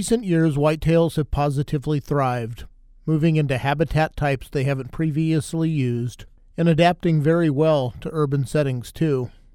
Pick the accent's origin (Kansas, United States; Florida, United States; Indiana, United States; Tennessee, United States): Kansas, United States; They are the most common deer species across our continent and also in my home state of Kansas. I grew up watching my dad hunt whitetails